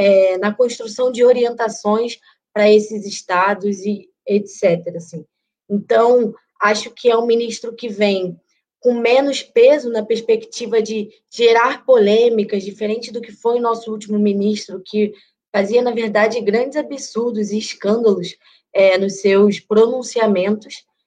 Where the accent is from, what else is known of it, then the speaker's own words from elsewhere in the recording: Rio de Janeiro, Brazil; now in São Paulo, Brazil; Da cidade de São Paulo. Mas eu sou carioca, mas moro aqui.